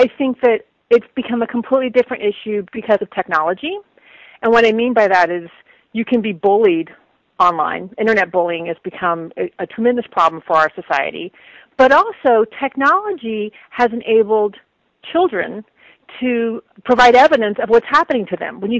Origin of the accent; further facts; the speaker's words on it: Florida, United States; which are stories about growing up in Florida in the 70s.